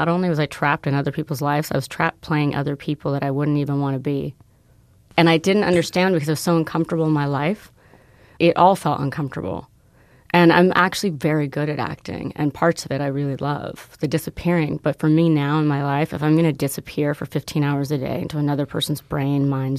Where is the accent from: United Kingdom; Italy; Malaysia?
Italy; now in United States; I grew up as a gypsy. I grew up in Italy and moved all over the world, and very itinerant nature.